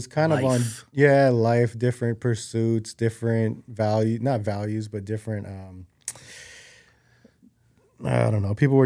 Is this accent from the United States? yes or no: yes; Hawaii, United States; people like just loving it, not even knowing we're from Hawaii, anything about it.